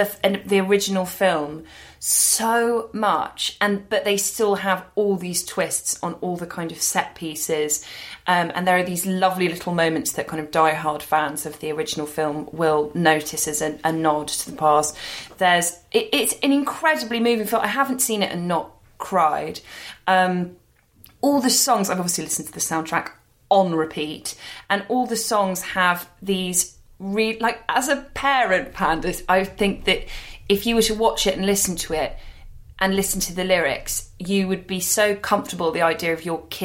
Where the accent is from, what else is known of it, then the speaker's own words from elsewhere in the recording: London, United Kingdom; We were both two kids growing up in London.